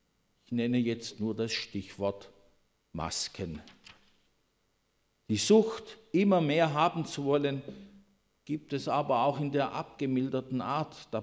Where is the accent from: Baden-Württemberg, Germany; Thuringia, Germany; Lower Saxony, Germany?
Baden-Württemberg, Germany; In Berlin, da geht es ja auch anders zu wie bei uns im Schwarzwald.